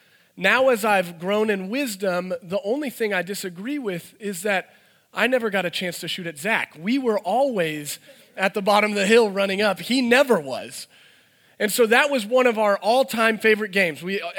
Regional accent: Branson, Missouri, United States; We grew up in Branson, in the boonies of Branson, and so there wasn't much else to do.

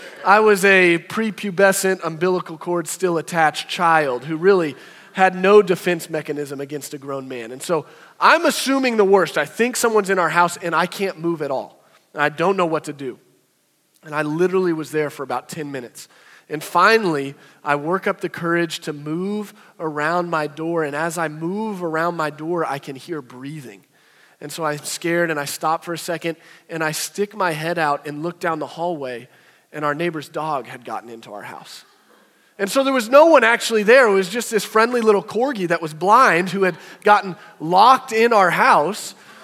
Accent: Branson, Missouri, United States; I grew up in Branson. You play in creeks, and you touch squirrels.

